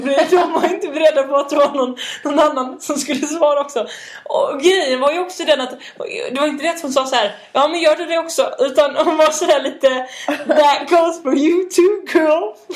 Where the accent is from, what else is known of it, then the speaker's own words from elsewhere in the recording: Malmö, Skåne, Sweden; Men jag bara, ja, jag är också från Malmö.